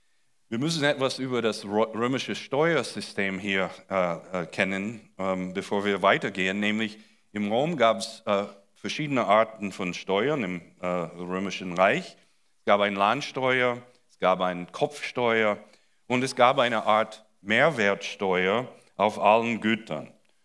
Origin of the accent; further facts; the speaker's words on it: United States; aber als Amerikaner vermisse ich das Rumbollen.